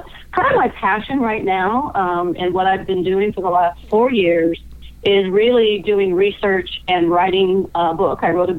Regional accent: California, United States; also born or lived in Wheeling, West Virginia; Most of my life I grew up in Southern California. I was technically born in Wheeling West, by God, Virginia.

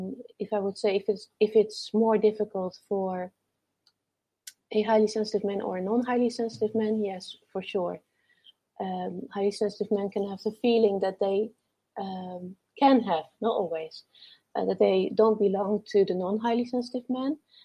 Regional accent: Netherlands; English is a second language; now in Italy; being a highly sensitive man here in Italy is not comparable to what it is like in the Netherlands, in my home country, for example.

